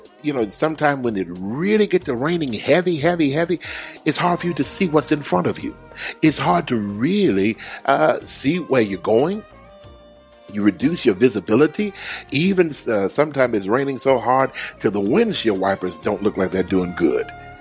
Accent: Houston, Texas, United States; now in Georgia, United States; I grew up in Houston, Texas, and when it rained in Houston, oh, it rained.

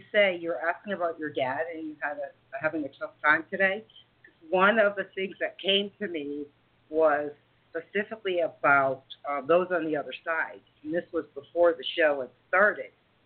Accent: Bethel, Connecticut, United States; I was born in Norwalk and raised most of my life in a small town called Bethel, which is on the border of New York.

